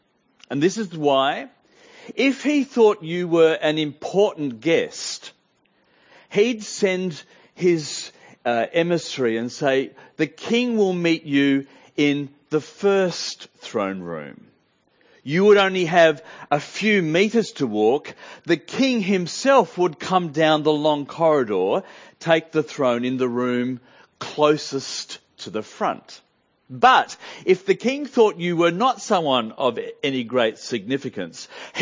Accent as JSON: {"language": "English", "country": "Australia", "said": "But on the whole in Australia, we don't much pay attention to protocols. But that's why being Australian means sometimes it's hard to read the Bible."}